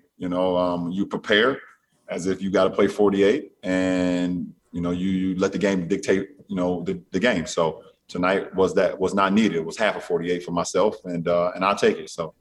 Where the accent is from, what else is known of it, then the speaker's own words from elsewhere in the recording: Akron, Ohio, United States; First of all, I'm a kid from Akron, Ohio, and I was in Los Angeles for my first All-Star game.